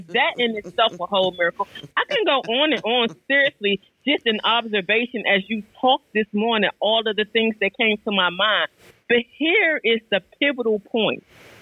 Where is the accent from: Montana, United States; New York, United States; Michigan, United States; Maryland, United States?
Maryland, United States; Fort Washington; from Fort Washington, Maryland, and I am grateful for this space today.